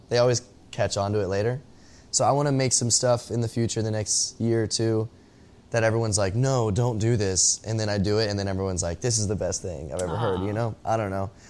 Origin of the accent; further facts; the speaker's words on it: Texas, United States; And I'm from Texas